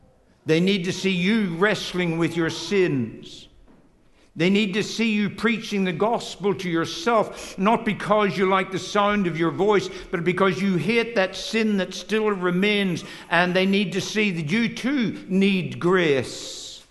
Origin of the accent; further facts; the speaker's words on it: Northern Ireland, United Kingdom; You'll forgive me, I'm an Ulsterman at heart.